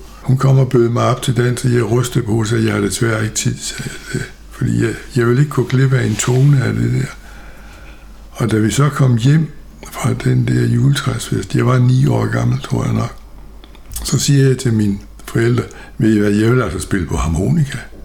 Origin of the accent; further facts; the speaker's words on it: Jutland, Denmark; born there; also born or lived in Funen; Jeg er 77 år gammel. Jeg er født i Jylland, men har levet det meste af min tid på Fyn. Blev så repatrieret i det jyske fra 1975 til 80, og vendte så tilbage til Fyn, hvor jeg har boet siden